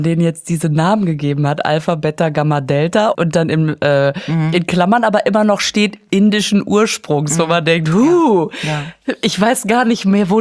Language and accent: German; Münster, North Rhine-Westphalia, Germany; ich komme aus Münster, mehr gar nicht.